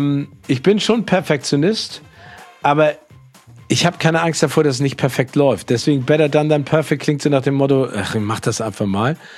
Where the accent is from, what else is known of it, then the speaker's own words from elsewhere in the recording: Northern Germany, Germany; Ich komme aus dem Norden, ne?